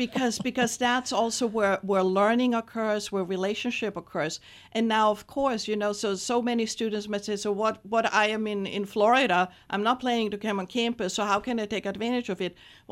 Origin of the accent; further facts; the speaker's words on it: Austria; I'm Cuban by marriage only. My husband is Cuban American, but I'm originally from Austria. So I grew up in Austria and I did my MBA there. I grew up in an entrepreneurial family.